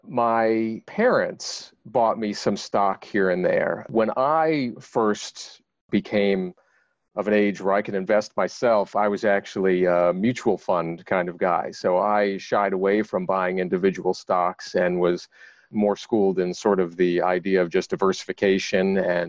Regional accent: New York, United States; So I grew up on Long Island in New York, and my mom was a nursery school teacher.

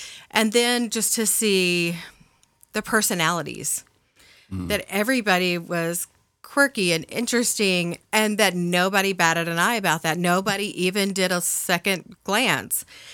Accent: Texas, United States; now in Portland, United States; I moved to Portland because of the Weird. I came here because I'm originally from East Texas, very conservative, you know, kind of the not your body, not your choice, everybody has guns kind of East Texas.

